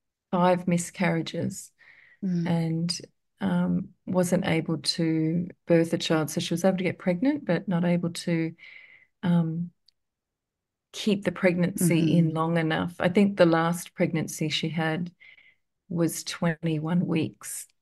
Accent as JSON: {"language": "English", "region": "Queensland", "country": "Australia", "tie": "born there", "said": "So I was born in Queensland, which is not going to be overly familiar to you, but which is where I live now, actually, in the same town."}